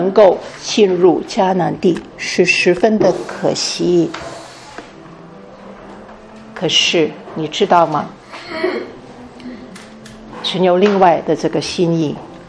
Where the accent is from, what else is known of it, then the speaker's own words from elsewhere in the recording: China; 我们中国人的背景一定会说以下的一句话